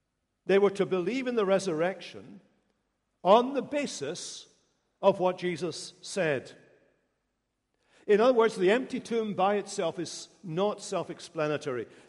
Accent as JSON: {"language": "English", "region": "Scotland", "country": "United Kingdom", "said": "And I come from Scotland, and I come from a part of Scotland called Lanarkshire."}